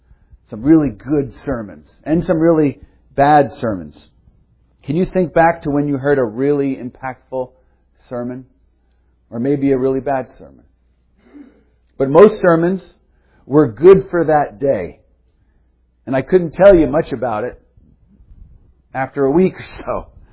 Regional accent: New Jersey, United States; I said mama like I was from the South, but I'm not from the South. I'm born and raised Garden State.

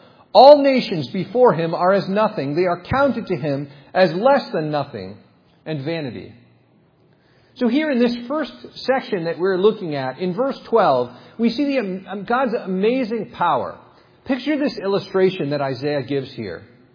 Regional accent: United States; I'm an American emergency room doctor

